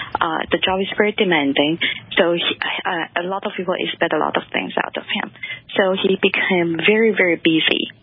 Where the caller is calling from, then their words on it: China; English is a second language; Hello, Dr. Joy. … from China. It is 2 a.m. here